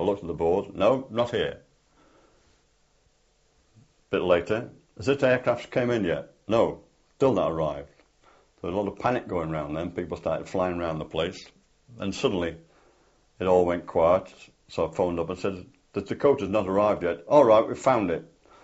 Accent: Stockport, North West England, United Kingdom; also born or lived in Crewe; "Well, I come from Stockport. Where do you come from?"

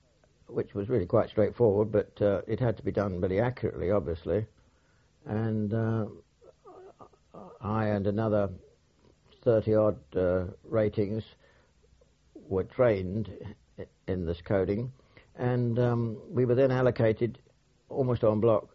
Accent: Southgate, London, United Kingdom; also born or lived in Highgate; No, I was lived all my young days in Southgate.

